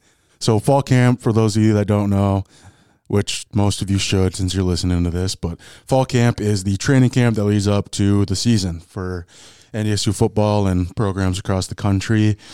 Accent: Lemoore, North Dakota, United States; I grew up in Lemoore, North Dakota, small town, played 9-man football basically my whole life.

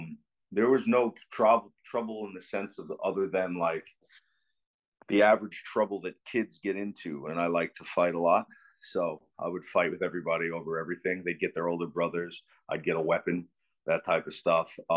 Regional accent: Levittown, New York, United States; also born or lived in New Jersey; And then I moved from New Jersey, probably at about when you're going into sixth grade in America, back to Long Island, New York, but to my hometown, my father's hometown, which was Levittown, to where I lived up until I moved out

